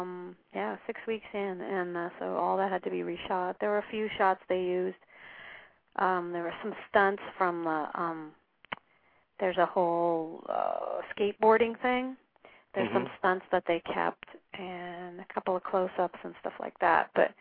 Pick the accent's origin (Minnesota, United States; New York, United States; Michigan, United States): Minnesota, United States; I was playing some of my girlfriends growing up in Minnesota